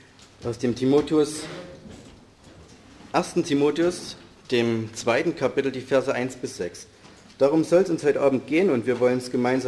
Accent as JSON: {"language": "German", "town": "Vielau", "region": "Saxony", "country": "Germany", "said": "ich komme aus Vielau, ich arbeite auch fast in Vielau als Maschinenbauingenieur, bin 27, verheiratet"}